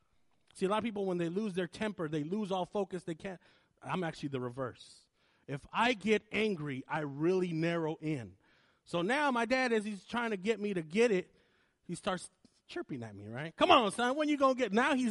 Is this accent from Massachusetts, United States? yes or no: no; San Jose, California, United States; In front of all these adults growing up on Eastside San Jose